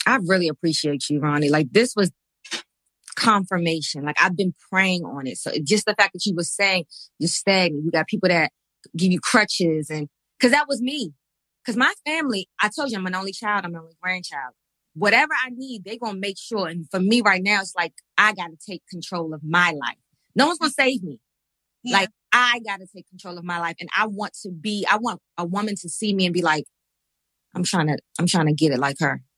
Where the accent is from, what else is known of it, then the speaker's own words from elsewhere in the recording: Fort Washington, Maryland, United States; Mm-hmm. I'm from Fort Washington.